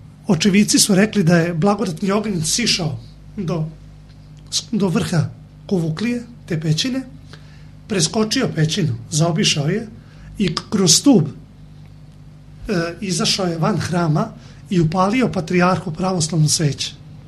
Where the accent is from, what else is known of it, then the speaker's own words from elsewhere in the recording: Belgrade, Serbia; now in Pirot, Serbia; pošto sam došao iz Beograda, ja sam prvi put to video ovde i to zaista nema nigde u Srbiji